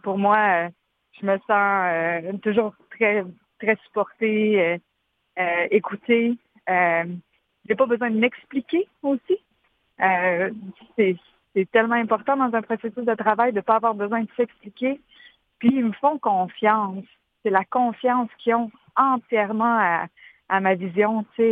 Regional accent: Quebec, Canada; born or raised there

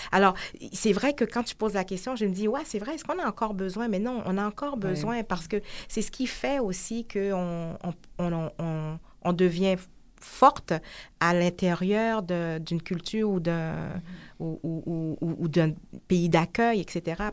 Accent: Quebec, Canada; born there; Ben non, je suis née au Québec.

